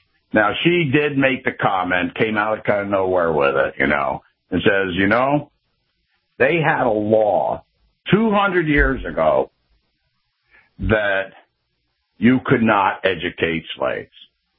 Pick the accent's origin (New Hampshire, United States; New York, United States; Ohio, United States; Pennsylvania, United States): Pennsylvania, United States; But yeah, I am from the Commonwealth, Pennsylvania.